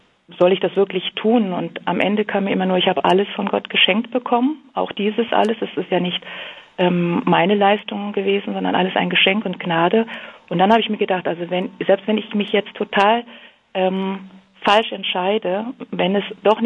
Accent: Berlin, Germany; born there; ich bin jetzt in Berlin geboren, habe halt koreanische Wurzeln. Und meine Mama, die kommt aus einer sehr tief religiösen, katholischen Familie.

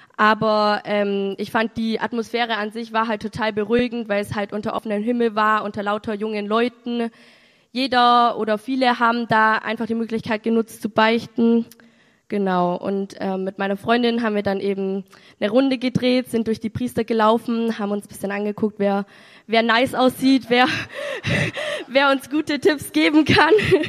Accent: Bavaria, Germany

